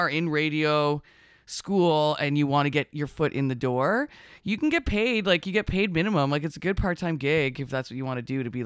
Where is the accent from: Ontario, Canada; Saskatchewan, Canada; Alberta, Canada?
Ontario, Canada; Russell; Like, I'm from Russell. So what we did was we hung out in Russell in this parking lot.